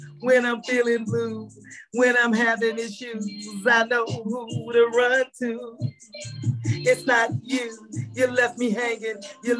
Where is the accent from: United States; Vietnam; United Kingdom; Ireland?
United States; Cartersville, Georgia; also born or lived in Las Vegas, Nevada; And I was born in Las Vegas, Nevada in 1963 at the end of the strip. My mother brought me back to Georgia in 1965, 66. And I went from pre-K to college right there in Cartersville, Georgia.